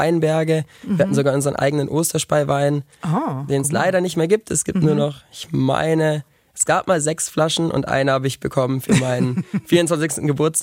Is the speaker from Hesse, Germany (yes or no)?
yes; Bad Homburg, Hesse, Germany; born there; Wir haben da nicht gelebt, genau. Ne? Ich bin in Bad Homburg geboren.